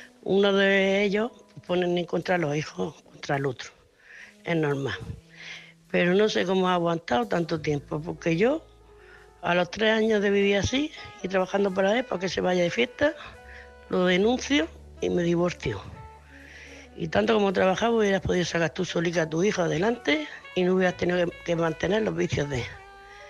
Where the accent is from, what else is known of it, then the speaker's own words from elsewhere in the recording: Murcia, Region of Murcia, Spain; de Murcia, corresponsal de Murcia.